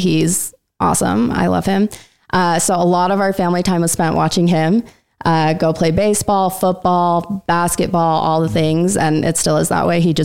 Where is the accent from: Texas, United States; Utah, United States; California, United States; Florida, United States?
Utah, United States; Logan; I'm originally from Logan and was born and raised there.